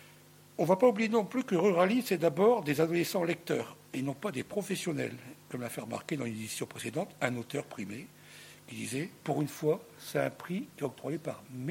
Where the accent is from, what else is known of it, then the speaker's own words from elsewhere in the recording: Hauts-de-France, France; moi, je ne suis pas du Pas-de-Calais, je suis du Nord, juste à côté.